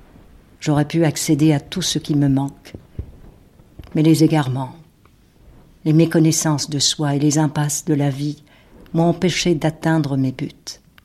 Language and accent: French; France; J'ai grandi en France. Je suis venue en France à l'âge de 4 ans.